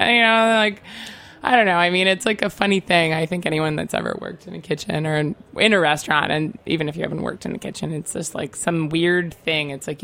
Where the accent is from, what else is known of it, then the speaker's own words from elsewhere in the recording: New York, United States; I'm from Long Island, you know, like, I have, like, a very strong side of me that, like, comes out when I'm around people like that, like my kinfolk, you know.